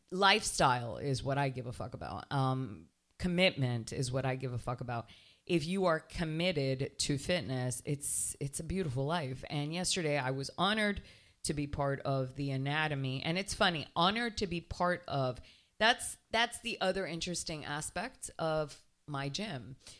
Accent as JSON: {"language": "English", "region": "New Jersey", "country": "United States", "tie": "born there", "said": "New Jersey. I can't believe I was born in New Jersey. I've never been back."}